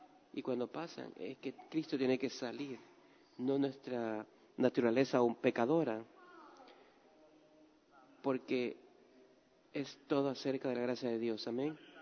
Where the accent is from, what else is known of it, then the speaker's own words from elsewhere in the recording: Nigeria; Spanish is a second language; esos son los nigerianos, como somos enojados, escandalosos, rudos